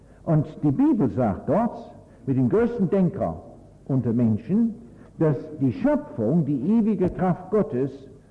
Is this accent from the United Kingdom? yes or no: yes; England, United Kingdom; ich bin ja Engländer, belehre Sie, das ist ja schrecklich, nicht wahr?